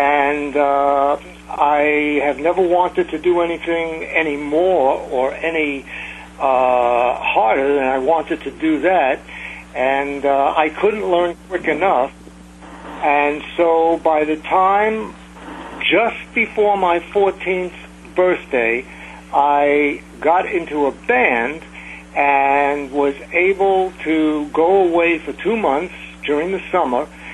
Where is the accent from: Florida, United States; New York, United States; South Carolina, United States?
New York, United States; Bronx; born there; I was born in the Bronx.